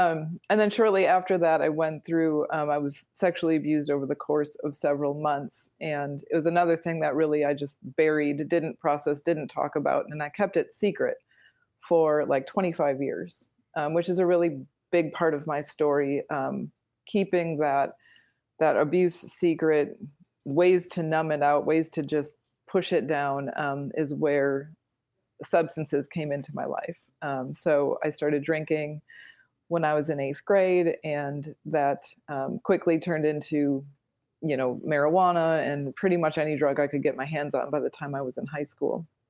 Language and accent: English; Milwaukee, Wisconsin, United States; Well, I grew up in Milwaukee, Wisconsin, and really had a great childhood in many ways.